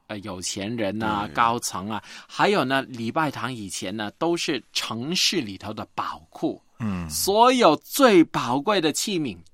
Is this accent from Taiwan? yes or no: no; China; 这个跟我们中国人不是结婚要打伞吗一样啊